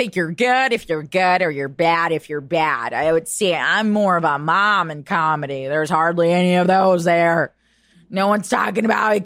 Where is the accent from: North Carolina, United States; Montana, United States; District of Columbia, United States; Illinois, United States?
Illinois, United States; Chicago; because I am originally from Chicago and from that scene.